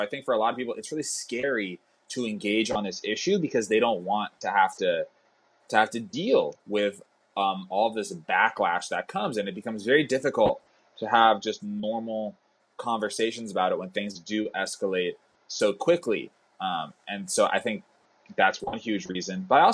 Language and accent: English; United States; us as young American Jews, and If Not Now, is trying to do our part to help end our community support for the occupation